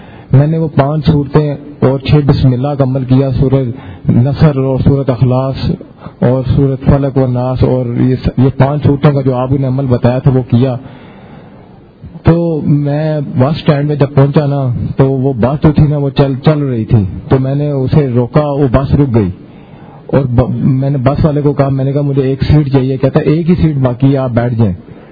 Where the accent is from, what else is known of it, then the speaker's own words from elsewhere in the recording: Kasur, Punjab, Pakistan; اور میں قصور سے آیا ہوں.